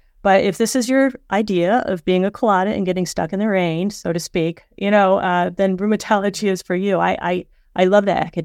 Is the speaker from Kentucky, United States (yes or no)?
no; Corning, New York, United States; from my hometown of Corning, New York